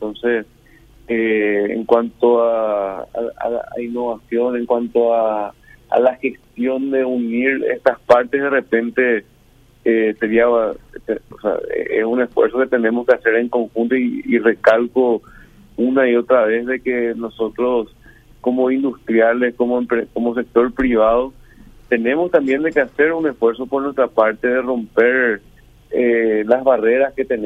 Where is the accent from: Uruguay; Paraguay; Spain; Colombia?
Paraguay; como empresarios, como paraguayos